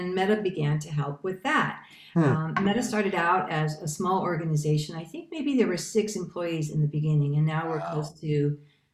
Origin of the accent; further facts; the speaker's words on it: San Francisco, California, United States; And so I am originally from the Mission District in San Francisco